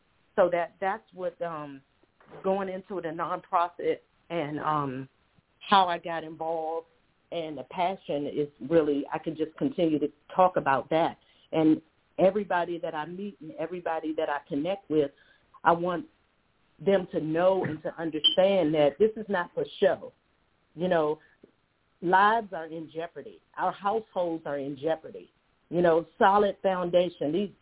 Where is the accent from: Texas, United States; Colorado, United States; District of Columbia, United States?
District of Columbia, United States; Washington; growing up, I grew up on Lexington Place in Northeast D.C. in between 6 and 7 D and E.